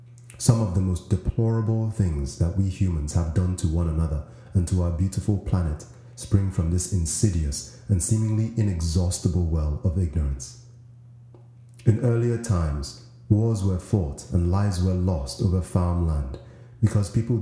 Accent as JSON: {"language": "English", "country": "Nigeria", "said": "In my home country of Nigeria"}